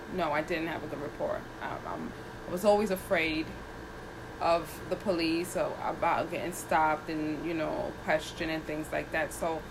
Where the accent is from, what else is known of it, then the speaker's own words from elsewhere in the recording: New York City, New York, United States; Well, I was born in New York City. Both my parents are born and raised in Honduras. But I was raised in New York.